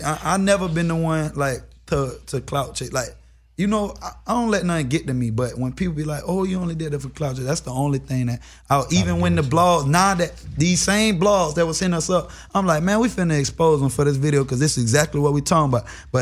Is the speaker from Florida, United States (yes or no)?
yes; Florida, United States; I'm from Florida. He from Florida.